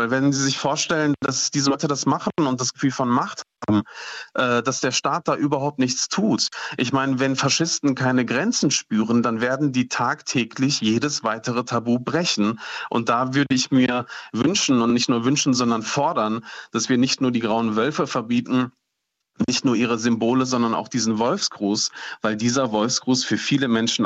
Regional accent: Duisburg, North Rhine-Westphalia, Germany; Ich bin selbst in Marxloh aufgewachsen

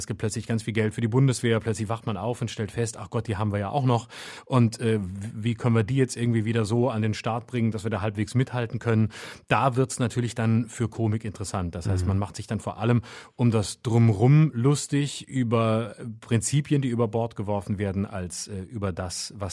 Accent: Rhineland, Germany; Jetzt mag man als Rheinländer sagen, was ist das für ein Klischee, aber das ist meine Meinung zum Karneval.

